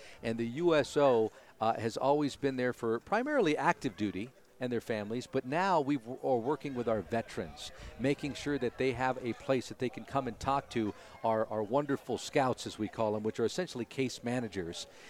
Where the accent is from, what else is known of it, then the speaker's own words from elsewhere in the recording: Los Angeles, California, United States; now in Colorado, United States; I'm from Los Angeles originally, but most of my life has been in Colorado.